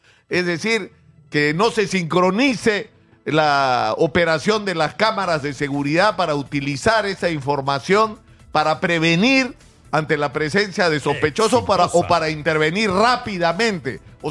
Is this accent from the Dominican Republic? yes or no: no; Peru; como los peruanos somos babosos, no creemos esta historia.